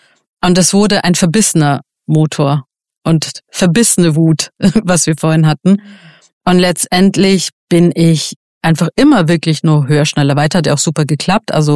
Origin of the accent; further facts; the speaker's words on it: Iran; Und jetzt komme ich ja auch aus dem Iran, also Frauenrechte nicht existent.